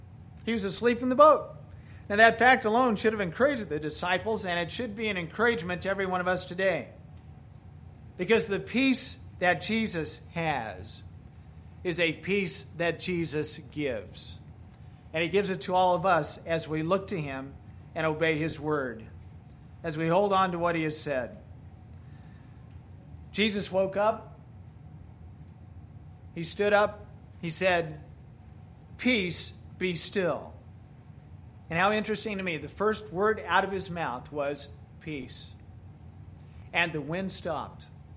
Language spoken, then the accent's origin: English; Kansas, United States; well, I'm a flatlander from Kansas, and I'm not used to a storm like this.